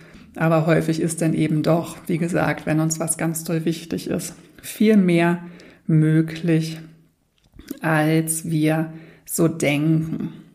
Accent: Berlin, Germany; Und ich bin in Berlin aufgewachsen. Es gibt ja auch Teile in Deutschland, die religiöser geprägt noch sind, aber ich bin halt eher in so einem ja, in so einer Atmosphäre aufgewachsen, wo Religion

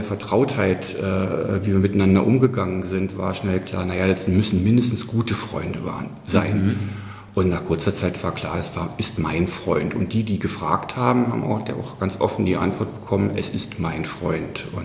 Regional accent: Berlin, Germany; born there; now in Sieversdorf-Hohenofen, Germany; Geboren bin ich in West-Berlin in Charlottenburg.

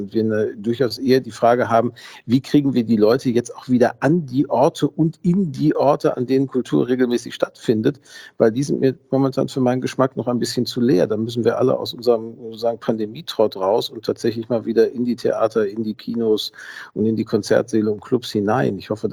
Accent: Gelsenkirchen, North Rhine-Westphalia, Germany; Ich bin in Gelsenkirchen-Schalke tatsächlich aufgewachsen, also auch in dem Stadtteil.

